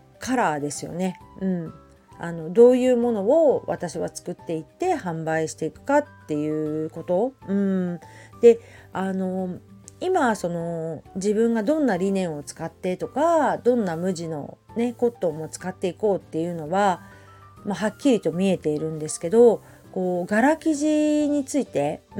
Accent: Hamamatsu, Shizuoka, Japan; 私のふるさと浜松は遠州織物といって、遠州っていうね町でね昔から織機があって、こう職人さんがいて繊維の町

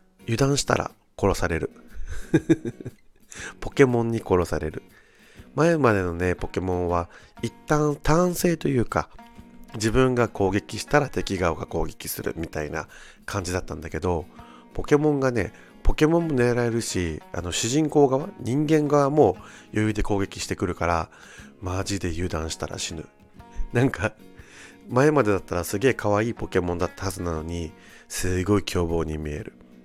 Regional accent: Okinawa, Japan; born there; now in Tokyo, Japan; この番組は沖縄生まれ東京在住40歳のおじさん芸が、

